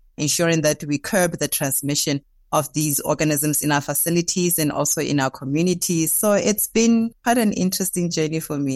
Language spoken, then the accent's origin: English; Stilfontein, North West, South Africa; I'm from Northwest in Stilfontein, very small town in Stilfontein. I grew up in the township called Kuma.